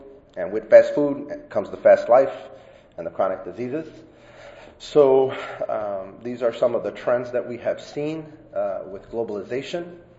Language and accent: English; Chicago, Illinois, United States; I'm from Chicago.